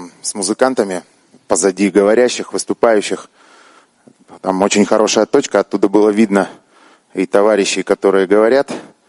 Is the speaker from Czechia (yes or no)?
no; Petah Tikva, Central District, Israel; я из Птахтикве.